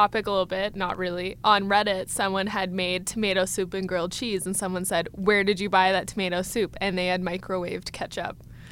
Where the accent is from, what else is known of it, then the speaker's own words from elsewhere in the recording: United States; Like, I grew up in the States, and everyone ate it there, and everyone eats it here.